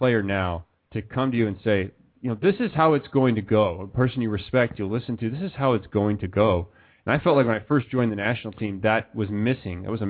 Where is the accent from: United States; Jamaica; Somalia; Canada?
United States; Midwest; Yeah, no, for me, I came out from the Midwest.